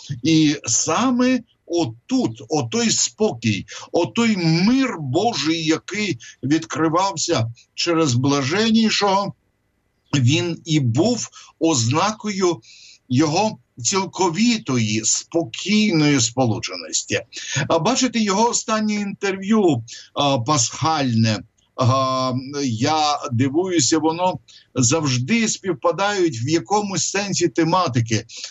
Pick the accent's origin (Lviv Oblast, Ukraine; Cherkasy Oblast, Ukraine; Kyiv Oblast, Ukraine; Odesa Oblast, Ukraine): Odesa Oblast, Ukraine; Odesa; в місто Одесу, моє рідне місто. Я несамовито донестями люблю своє місто.